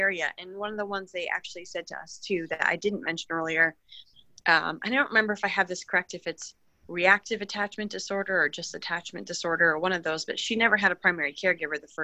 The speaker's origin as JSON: {"language": "English", "region": "New York", "country": "United States", "said": "being a New Yorker, I had went through a range of emotions"}